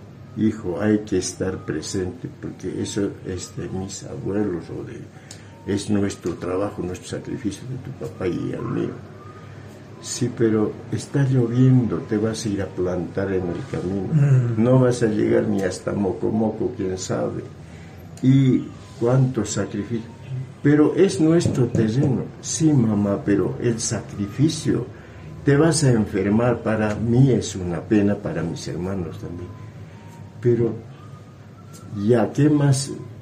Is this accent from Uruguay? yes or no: no; Bolivia; Los bolivianos muy poco nos queremos como bolivianos.